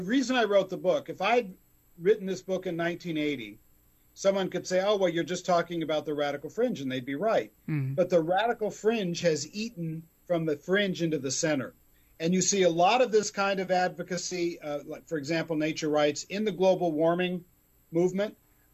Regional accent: California, United States; You're in my backyard. You're in my backyard. I'm from California.

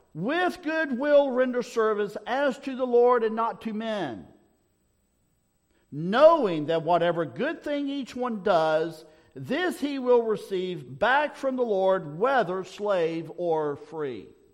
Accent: England, United Kingdom; So we can't call, we're British. Okay, we're Englishmen. Englishmen are not slaves.

